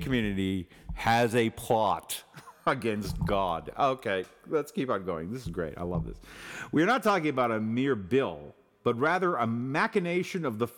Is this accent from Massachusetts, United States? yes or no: yes; Boston, Massachusetts, United States; I grew up in Boston, so I have lots of Catholic friends.